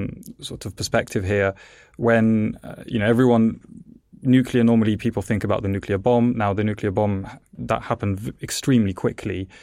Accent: England, United Kingdom; also born or lived in Italy; I was born in Italy. The reason I, as a child, moved to England is because my parents were actually plasma physicists, and they worked for JET

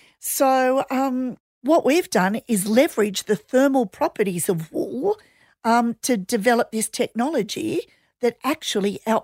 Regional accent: Australia; I'm from Australia

